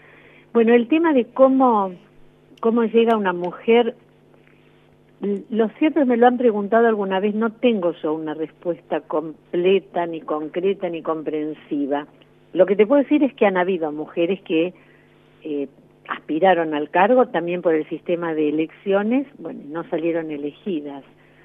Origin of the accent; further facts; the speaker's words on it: Argentina; yo soy argentina